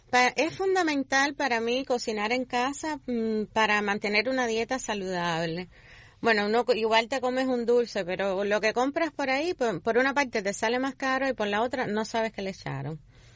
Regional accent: Remedios, Villa Clara, Cuba; Yo soy de por allá, soy de Remedio, y bueno, me acuerdo cuando era chiquita que venía de la playa

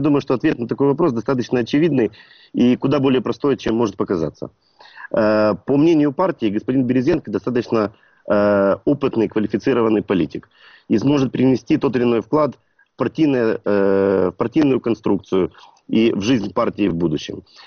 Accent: Kyiv, Ukraine; Я в Киеве, я киевлянин.

